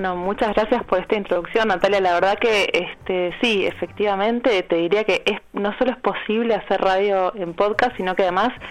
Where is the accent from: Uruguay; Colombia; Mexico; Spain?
Uruguay; now in Argentina; si bien yo soy uruguaya y hace 7 años que estoy viviendo acá